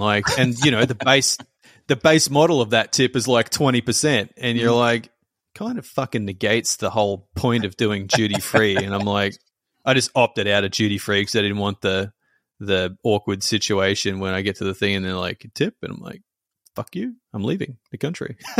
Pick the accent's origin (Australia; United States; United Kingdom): Australia; as an Australian